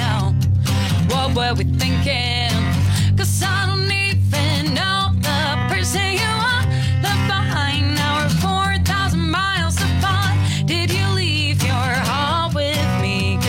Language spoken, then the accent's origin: English; Sweden; now in Green Bay, United States; I'm from Sweden originally.